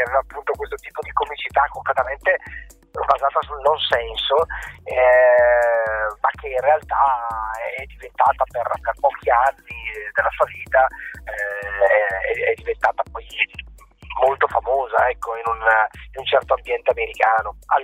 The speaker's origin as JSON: {"language": "Italian", "town": "Brescia", "region": "Lombardy", "country": "Italy", "said": "due siamo di Brescia"}